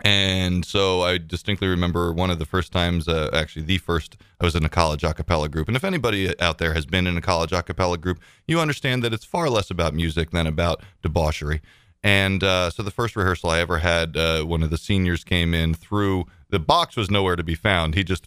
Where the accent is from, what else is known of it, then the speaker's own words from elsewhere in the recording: United States; I'm an American. I want that.